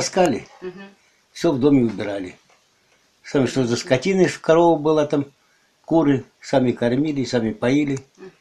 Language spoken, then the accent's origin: Russian; Novopokosma, Kemerovo Oblast, Russia; born there; В Новопокосьме